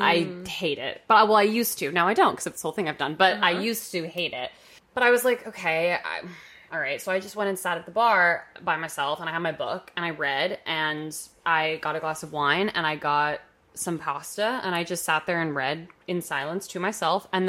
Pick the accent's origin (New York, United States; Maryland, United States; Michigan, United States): New York, United States; Well, I'm from New York. I grew up here. I've had a lot of experience in growing up in a really chaotic city.